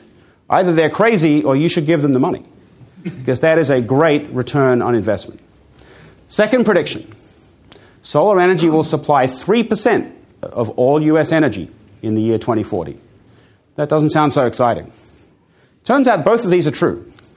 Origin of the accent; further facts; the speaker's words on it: Armidale, New South Wales, Australia; accent: mixture of Australian and US; moved away as an adult; now in United States; I have an accent that is neither here nor there. I grew up in Australia, in Armidale, New South Wales, and then I went and did my PhD in the US and have been there ever since, and so my accent is a mixture of those things.